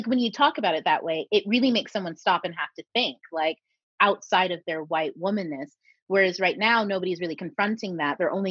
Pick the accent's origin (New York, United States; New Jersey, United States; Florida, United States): Florida, United States; Orlando; I grew up in Orlando, Florida, and I went to a school with so many different people.